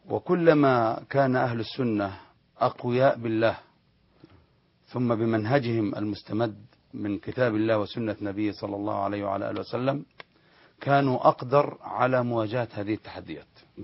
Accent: Egypt; كما يقال عندنا في مصر

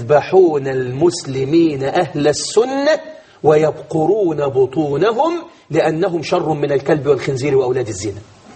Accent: Egypt; ده اقل واحد عندنا في مصر قاعد على مصطبه

